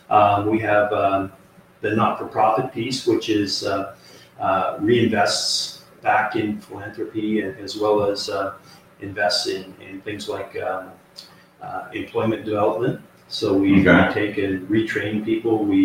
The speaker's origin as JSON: {"language": "English", "town": "Chilliwack", "region": "British Columbia", "country": "Canada", "tie": "born or raised there", "also_born_or_lived": "Vancouver / Toronto / Kamloops", "moved": "as an adult", "said": "Born and raised in Chilliwack, British Columbia, moved to Vancouver when I was about 18."}